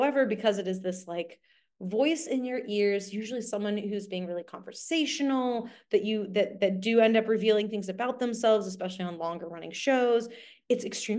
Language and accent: English; Texas, United States; the problem is Jared and Jensen are from Texas and I'm from Texas. So now I'm like, homies, Texas y'all.